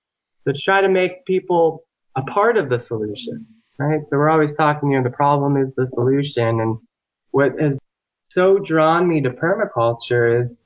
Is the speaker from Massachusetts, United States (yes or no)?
no; San Diego, California, United States; Growing up in San Diego, when I wanted to learn about sustainability, permaculture, natural building, I had to go out somewhere else to learn these types of things.